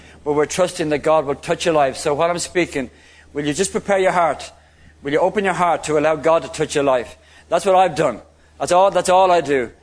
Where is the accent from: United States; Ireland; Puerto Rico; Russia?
Ireland; Dublin, Leinster; born there; I'm Irish. I was born in Dublin in the south of Ireland. Catholic family.